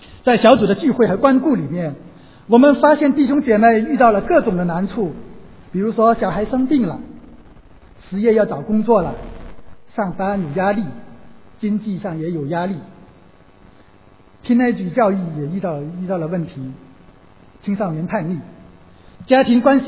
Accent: China; 用我们中国人在大陆学的那个词并肩作战

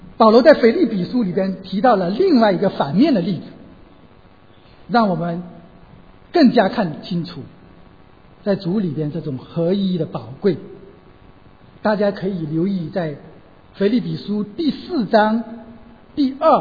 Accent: China; 用我们中国人在大陆学的那个词并肩作战

